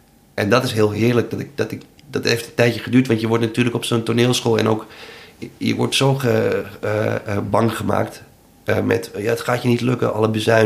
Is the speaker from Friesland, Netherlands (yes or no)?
no; Amsterdam, North Holland, Netherlands; Ik ben een Amsterdammer